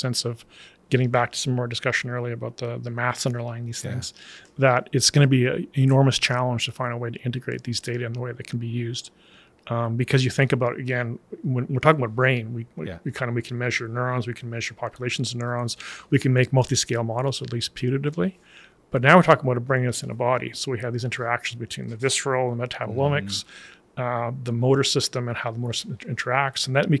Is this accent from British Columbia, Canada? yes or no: no; Lethbridge, Alberta, Canada; taking some classes in my hometown in Lethbridge